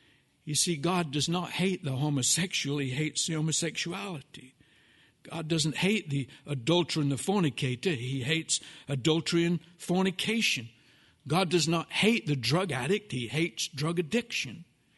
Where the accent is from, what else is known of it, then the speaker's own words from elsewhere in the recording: United Kingdom; You say, you're a Brit. What are you talking about? What do you know? I'm also an American.